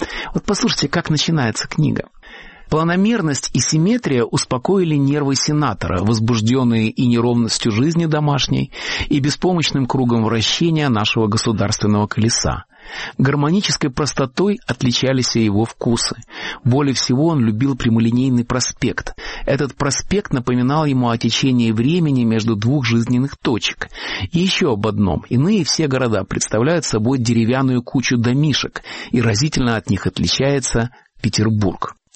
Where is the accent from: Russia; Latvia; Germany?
Latvia; Riga; Я должен сказать, что поскольку мы с вами выросли в Риге, а Рига – город кривой, Рига – город средневековый